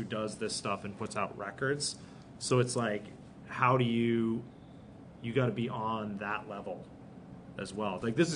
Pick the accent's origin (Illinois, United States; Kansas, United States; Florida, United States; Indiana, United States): Illinois, United States; Chicago; I'm from Chicago.